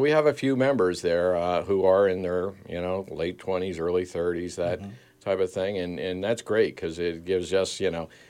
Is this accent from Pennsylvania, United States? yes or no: yes; Bethlehem, Pennsylvania, United States; Well, I grew up right here in Bethlehem, PA, on the north side. Went to Liberty High School, was